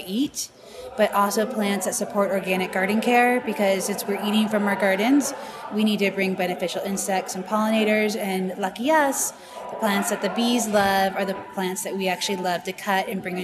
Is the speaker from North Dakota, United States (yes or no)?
no; California, United States; So I grew up in the Bay Area, and my mom always kept a kitchen garden.